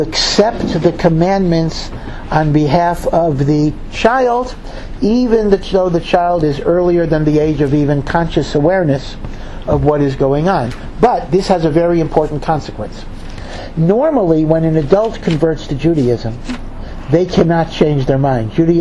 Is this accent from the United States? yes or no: yes; Washington, D.C. area, United States; now in Israel; Now, I know, I came from the Washington area, and for many years, I was involved with a day school.